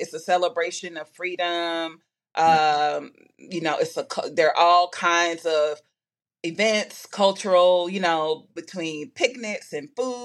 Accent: United States; Watching it as an American.

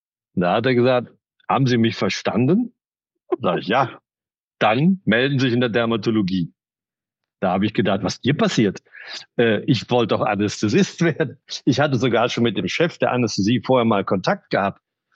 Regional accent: Siegburg, North Rhine-Westphalia, Germany; weil ich ja aus Siegburg bin. Ich bin Rheinländer und von Siegburg schon nach Hessen verschlagen ist schwierig.

